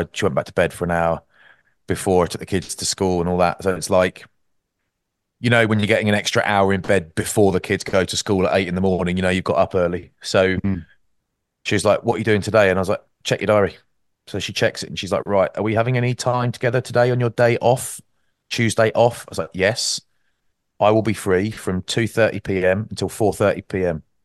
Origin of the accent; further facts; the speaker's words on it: Maidstone, South East England, United Kingdom; Growing up in Maidstone, that's the background I'm from.